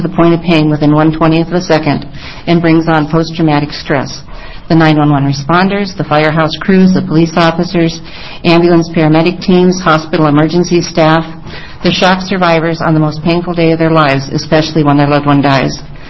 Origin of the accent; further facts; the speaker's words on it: Portland, Oregon, United States; I'm from Portland, Oregon, and I'm here to represent myself and young people.